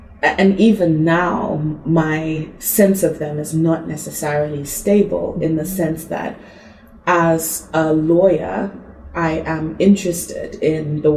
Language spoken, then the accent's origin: English; Zambia; also born or lived in Zimbabwe; I'm from Zambia and Zimbabwe, and my family's on both sides. I have ancestors from across the region of Southern Africa